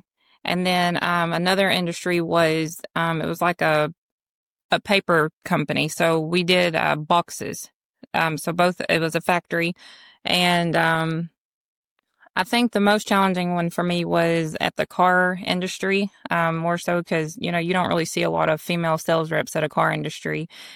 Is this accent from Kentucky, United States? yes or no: yes; Kentucky, United States; I'm from Kentucky. And I'm from the Central Part.